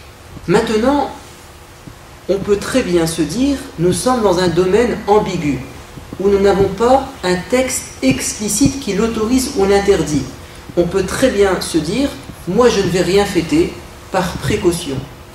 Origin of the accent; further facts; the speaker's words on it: France; en tant que Français, ça prouve que nous avons un attachement à notre pays, à notre histoire